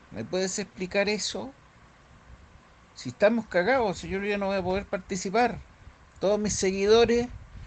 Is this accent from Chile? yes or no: yes; Chile; dirigida a mi pueblo, a mi país, a mis compañeros